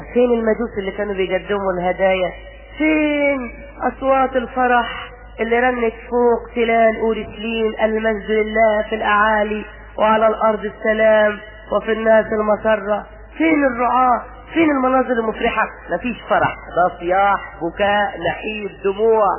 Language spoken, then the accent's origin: Arabic; Egypt; مش عشان إحنا مصريين